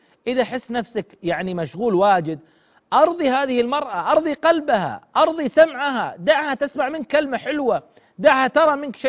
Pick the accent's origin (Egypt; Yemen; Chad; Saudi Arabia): Saudi Arabia; Eastern Province; ذكرني محمد بطرفة عندنا بالشرقية